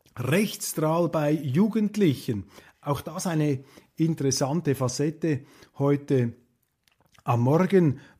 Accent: Switzerland; und man hofft auch als Schweizer für Deutschland, dass es wieder etwas freiheitliche Wege beschreiten möge.

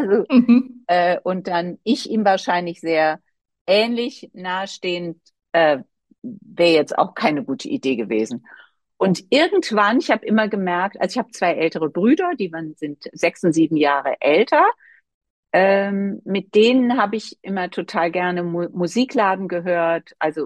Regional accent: Linz am Rhein, Rhineland-Palatinate, Germany; Ich komme aus Linz am Rhein. Da kennt man sich

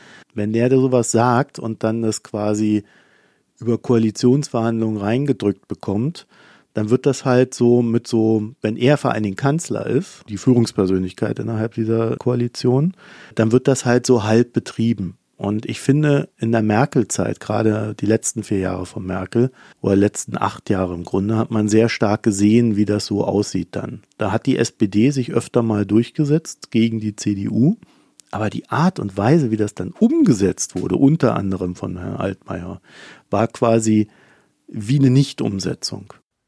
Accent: East Germany, Germany; Also ich bin in der DDR groß geworden, danach in einem Westdeutschland, das auch nicht mehr existiert.

